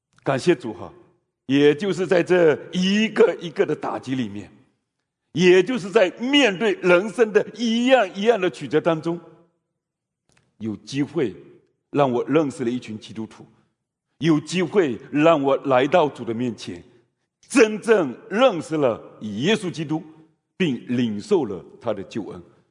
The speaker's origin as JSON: {"language": "Chinese", "country": "China", "moved": "as an adult", "lives_now": "Canada", "said": "我觉得老外的日子好过一点，好像我们中国人比较苦，那行，我换一个地方"}